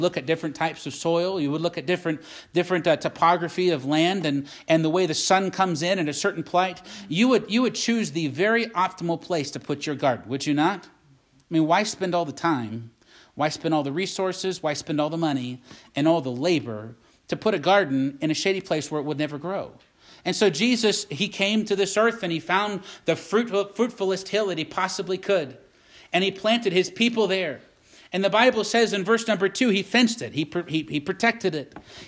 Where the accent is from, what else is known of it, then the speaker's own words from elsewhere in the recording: Virginia, United States; but I grew up in Virginia, and I tell you, gardens are a big deal in Virginia.